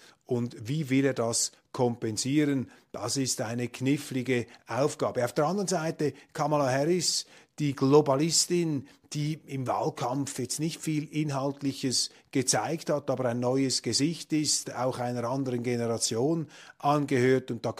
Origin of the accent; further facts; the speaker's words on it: Switzerland; Nun können Sie sich vorstellen, wie ich mich fühle als Schweizer da auf einem Podium